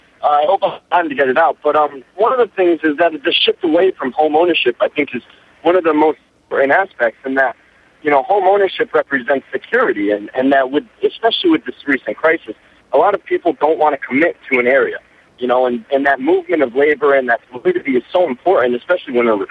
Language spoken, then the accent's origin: English; Connecticut, United States; But one of the things I do recognize in Atlanta, in my hometown of Connecticut, is that a lot of people are buying homes but are not owner-occupying.